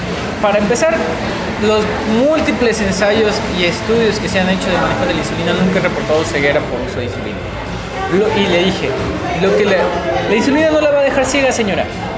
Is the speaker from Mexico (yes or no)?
yes; Mexico; Pero como mexicanos, específicamente como cultura, no tenemos la cultura de acudir al médico